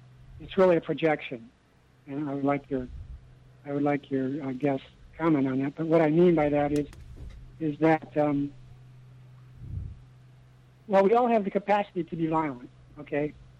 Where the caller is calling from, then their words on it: Sacramento, California, United States; I'm calling from Sacramento.